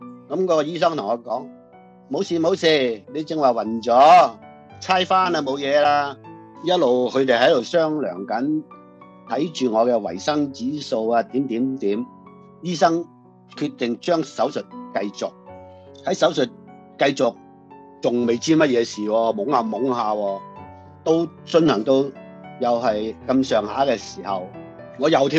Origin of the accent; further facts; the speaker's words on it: China; 我哋中国人咧好多时都识讲，